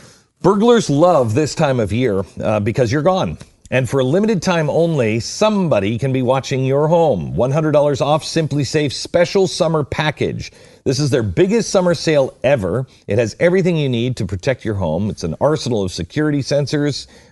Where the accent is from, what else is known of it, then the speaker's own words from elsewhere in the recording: Australia; I would denounce my citizenship as an Australian if they had spiders like that.